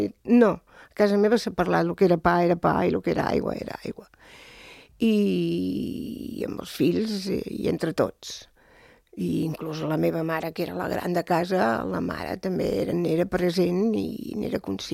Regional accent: Calella, Catalonia, Spain; also born or lived in Barcelona; el meu pare era de Calella, i llavors la mama era de Barcelona. I vàrem néixer a Barcelona, però ja ens van portar cap aquí els meus pares, es van afincar aquí quan es van casar, i ens vam afincar aquí, i jo em sento calellenca.

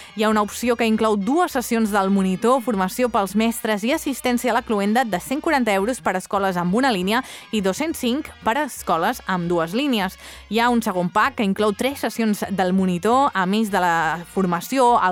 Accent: Calella, Catalonia, Spain; ja ho sabeu que jo sóc de Calella

